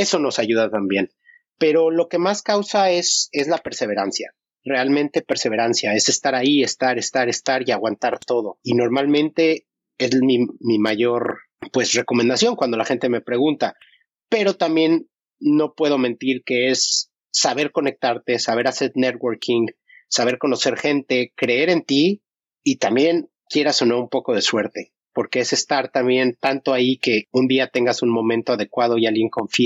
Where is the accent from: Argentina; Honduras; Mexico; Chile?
Mexico; también somos los latinos, no nada más los mexicanos